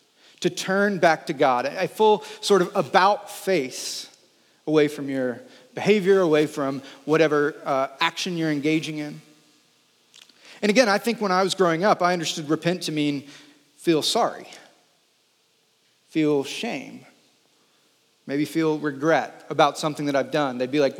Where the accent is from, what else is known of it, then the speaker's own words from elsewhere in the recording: the South, United States; one of the things that I feel like you learn pretty easy growing up in the South